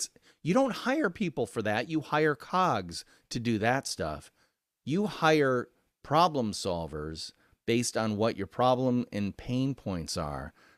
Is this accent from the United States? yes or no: yes; Midwest, United States; okay, I'm from the Midwest, right? We have that kind of, oh, yeah, you're not all that, mister. You're not better than anybody else.